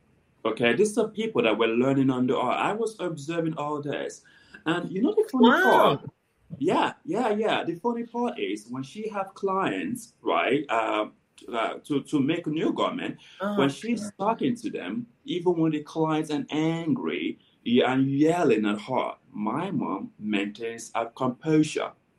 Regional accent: Lagos, Nigeria; born there; My mom was born in Lagos, Nigeria. I was born in Lagos, Nigeria as well, but our family ancestry is from Delta State, Nigeria, which is on the southern part.

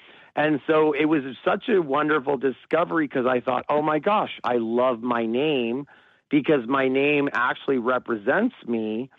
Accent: United States; born there; I'm American born and I have a unusual name

